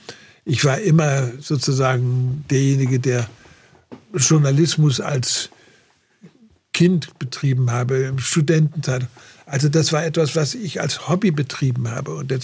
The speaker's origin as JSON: {"language": "German", "region": "Baden-Württemberg", "country": "Germany", "said": "ich empfinde mich auch als Kurpfälzer deswegen ein bisschen. Ich bin in die Mönchhofschule gegangen, dann ins EI, aber dann haben meine Eltern gesagt, ach, der kann ja auch Griechisch lernen und dann wurde ich ins Kurfürst-Friedrich-Gymnasium geschickt."}